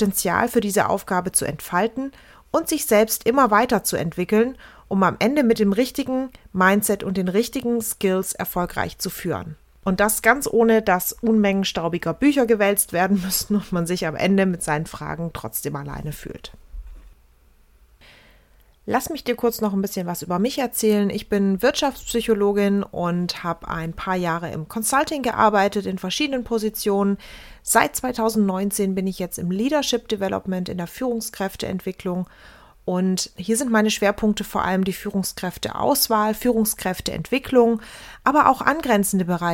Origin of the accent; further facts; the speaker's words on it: Baden-Württemberg, Germany; born there; accent: Swabian; Ich bin Baujahr 85, ich lebe in Düsseldorf, bin gebürtige Schwäbin, das hört man aber nur mit sehr geübtem Ohr.